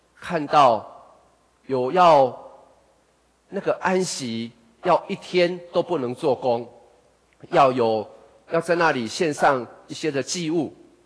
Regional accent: Taiwan; 其实想我们台湾人节期是什么，从哪里来。

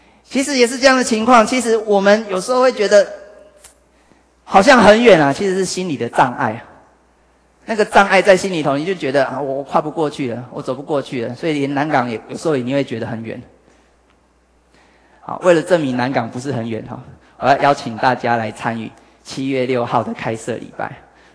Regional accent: Hualien, Hualien County, Taiwan; 我是花莲人

